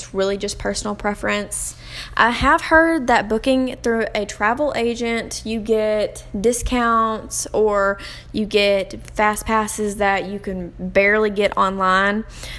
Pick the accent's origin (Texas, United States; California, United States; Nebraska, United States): Texas, United States; Vidor; I am from Vidor, Texas, which is about 15 minutes from Beaumont, Texas.